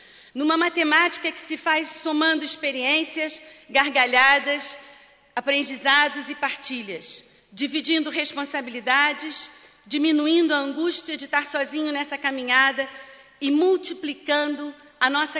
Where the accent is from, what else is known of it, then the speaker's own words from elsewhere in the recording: Brazil; now in Portugal; apesar de ser brasileira e gostar muito da minha nacionalidade, eu hoje quero falar como portuguesa